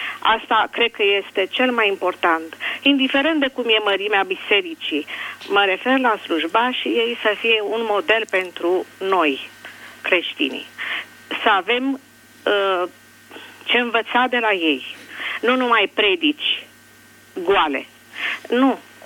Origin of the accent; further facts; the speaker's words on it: Bucharest, Romania; Din București sunt. Sunt ortodoxă